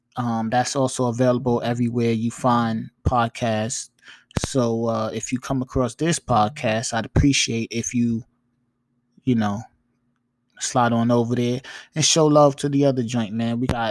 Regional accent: New York, United States; I'm a New Yorker that don't wear Tims.

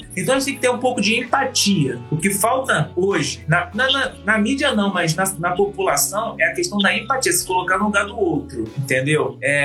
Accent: Rio de Janeiro, Brazil; eu sou nascido e criado no Complexo da Maré.

